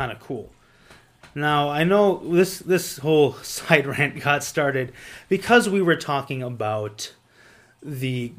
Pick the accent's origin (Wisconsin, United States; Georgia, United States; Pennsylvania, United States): Wisconsin, United States; Waupun; So that's just south of my hometown of Waupun, southwest a little bit.